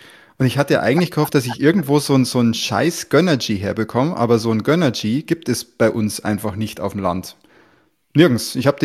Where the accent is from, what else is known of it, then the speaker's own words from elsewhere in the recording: Bavaria, Germany; ich bin nicht aus München, aber wir sind alle aus Bayern. Ich bin Nähe München